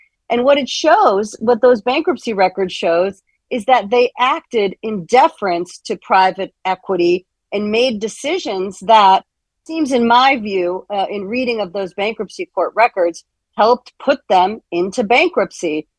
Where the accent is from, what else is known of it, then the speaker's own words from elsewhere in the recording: Connecticut, United States; So the Tribune owned the Hartford Courant, which was my hometown newspaper in Connecticut.